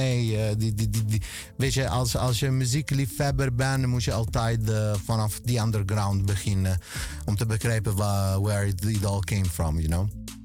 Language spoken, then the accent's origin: Dutch; Italy; Want ik ben Italiaans en wij hebben een probleem in Italië.